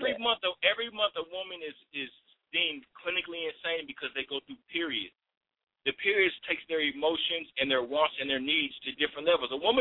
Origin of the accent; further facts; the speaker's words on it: Kansas City, Kansas, United States; because I know I was growing up in Kansas City, Kansas